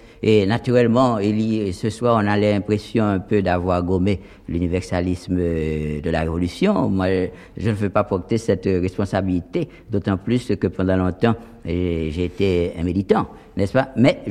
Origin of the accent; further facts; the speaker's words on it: Haiti; C'est comme ça que, en fait, personnellement, je réagis en tant qu'haïtien avant tout.